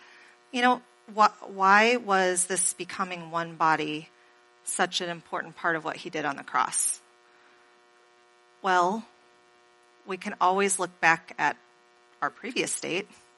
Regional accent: Wisconsin, United States; I'm a nice person, guys. I'm from Wisconsin. They're all nice up there, right?

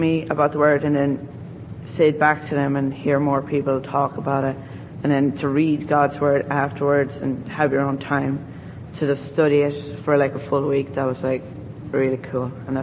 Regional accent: Ireland; I'm from Ireland, of course. I'm 13.

